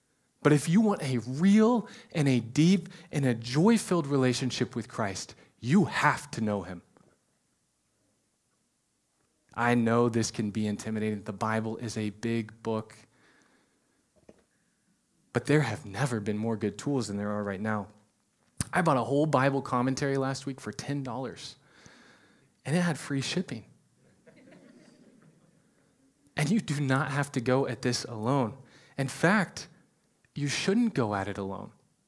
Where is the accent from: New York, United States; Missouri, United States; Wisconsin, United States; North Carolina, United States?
Missouri, United States; sorry, I'm from Missouri